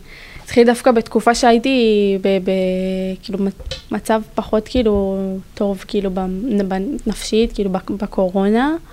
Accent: Northern District, Israel; כי אני גם מהצפון

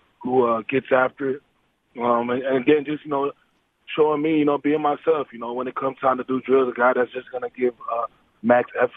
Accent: Ottawa, Ontario, Canada; even though I lived in Ottawa, Ontario, for most of my life, you know, my parents were born and raised in Jamaica. So I really, you know, I consider as myself, you know, Canadian kid living in the Jamaican household.

